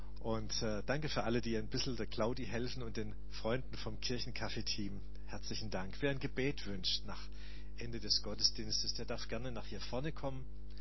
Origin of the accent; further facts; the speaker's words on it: Stuttgart, Baden-Württemberg, Germany; In meiner Heimatgemeinde in Stuttgart, in der Olga-Gemeinde